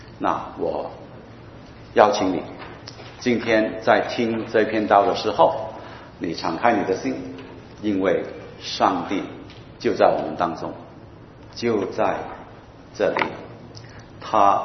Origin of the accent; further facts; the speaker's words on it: Hong Kong; 我在香港我是从香港来的